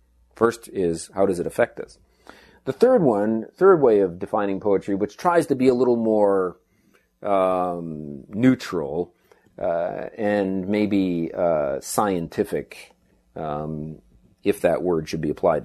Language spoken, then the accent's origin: English; New England, United States; I'm from New England, so I don't cheer for the Yankees.